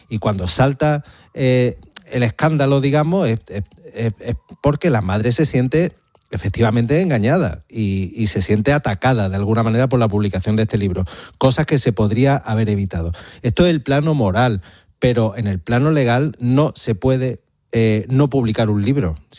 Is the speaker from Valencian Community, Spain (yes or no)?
no; Córdoba, Andalusia, Spain; Yo soy de Córdoba